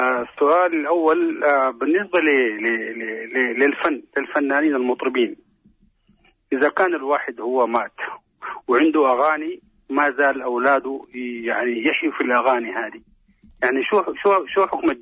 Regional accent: Sudan; احنا عندنا في السودان نقول المديح هو الإنشاد

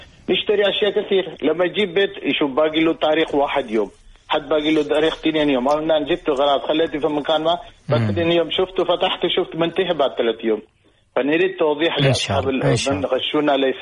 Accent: India; Arabic is a second language; مهما كنت أنا هندي

